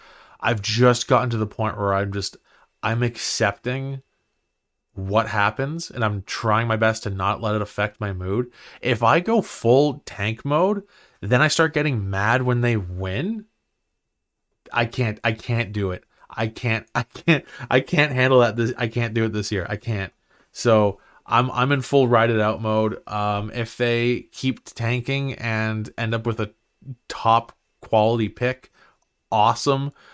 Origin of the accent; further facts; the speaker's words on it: Barrhaven, Ontario, Canada; I grew up in Barrhaven. Okay, I grew up in Barrhaven.